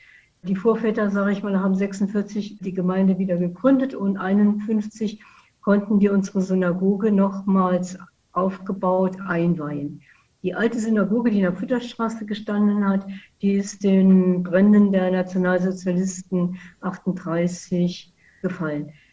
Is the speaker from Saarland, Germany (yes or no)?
yes; Saarlouis, Saarland, Germany; Ich komme aus Saarlouis, bin Saarländerin, in Saarlouis Mädchen, wie man manchmal so zu sagen kriegt